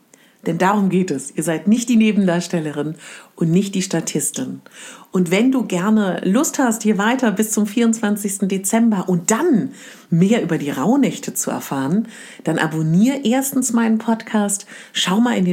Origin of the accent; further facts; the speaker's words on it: Berlin, Germany; Ich komme aus Berlin und ich komme aus einer, ja, aus einer Region, wo man sich nicht unglaublich viel berührt.